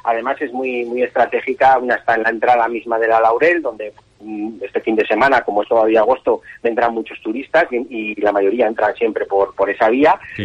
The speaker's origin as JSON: {"language": "Spanish", "region": "La Rioja", "country": "Spain", "said": "recoge en un formato de festival la esencia de lo que nos representa como riojanos"}